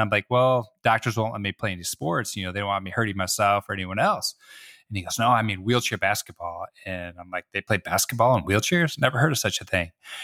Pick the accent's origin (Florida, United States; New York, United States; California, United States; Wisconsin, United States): Wisconsin, United States; Farm boy from Wisconsin was now getting to go places. You know, I know a lot of people still from my hometown that have never left the state.